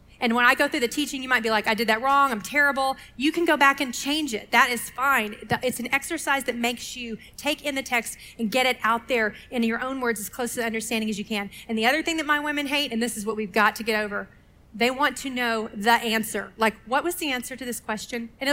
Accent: Texas, United States; I grew up in Texas. High school English was taught by the football coach.

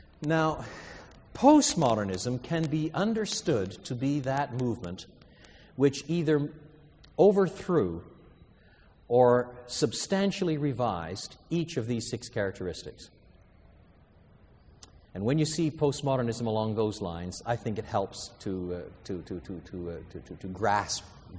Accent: Quebec, Canada; I was brought up in French Canada.

